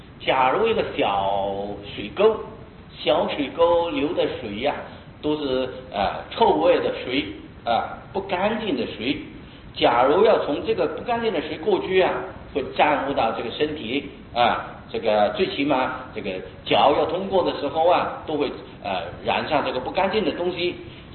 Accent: China; 现代人，尤其我们中国人都是衣冠整齐啊，都穿鞋子的

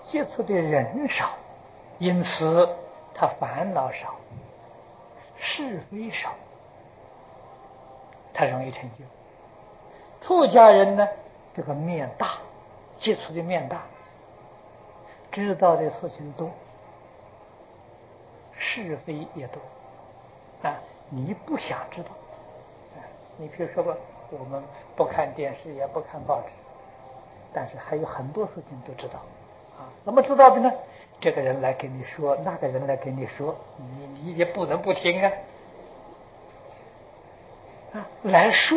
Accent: Anhui, China; 我是安徽人，我们家乡步行到九华山要走一个星期，我们住在江边

